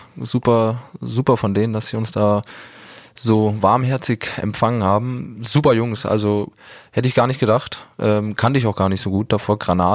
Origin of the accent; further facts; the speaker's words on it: Germany; Als Deutscher, ich komme hier nach Kärnten